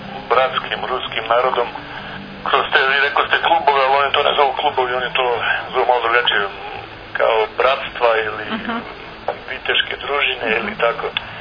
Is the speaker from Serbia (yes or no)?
yes; Serbia; i mi u Rusiji, onda oni kad dođu kod nas u Srbiju, isto to, ta nadmetanja i takmičenja